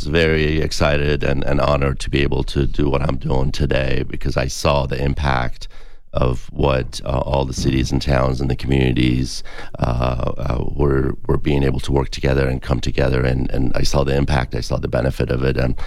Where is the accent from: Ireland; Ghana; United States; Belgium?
United States; Madison, Wisconsin; I grew up in Madison, Wisconsin, and lived in a small town for a while in Wisconsin and worked on a dairy farm